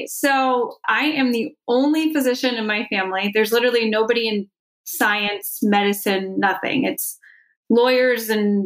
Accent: Santa Monica, California, United States; So I grew up in Santa Monica, which is in West LA.

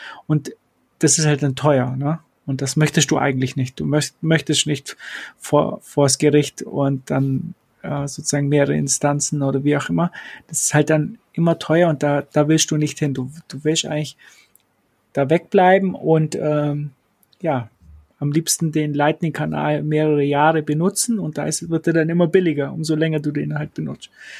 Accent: Kempten, Bavaria, Germany; Also bei uns in Kempten darf jeder kommen.

